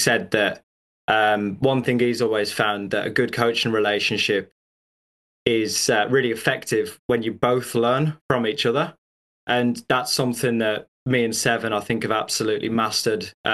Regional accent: West Midlands, United Kingdom; I'm originally from just north of Birmingham, which is a pretty kind of, it's an industrial city in the UK. I'm from very much a working class background.

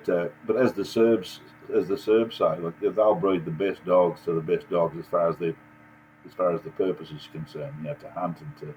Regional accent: Australia; I'm a full-blooded Serb, even though I was raised in Australia. My family background is Serbian

